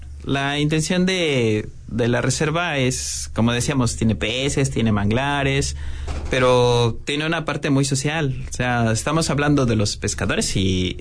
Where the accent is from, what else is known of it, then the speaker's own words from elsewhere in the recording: Chiapas, Mexico; Entonces, como mexicanos, como chiapanecos, tenemos una gran riqueza cultural, ¿no?